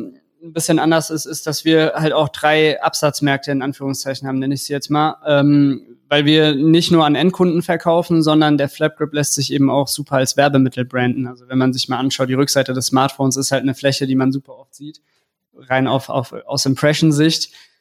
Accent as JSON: {"language": "German", "town": "Frankfurt", "region": "Hesse", "country": "Germany", "said": "als Frankfurter"}